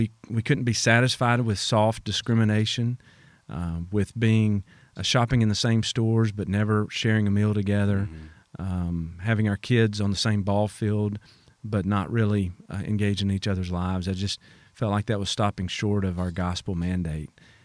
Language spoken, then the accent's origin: English; Tullahoma, Tennessee, United States; I'm from Tullahoma, Tennessee, originally, just south of Nashville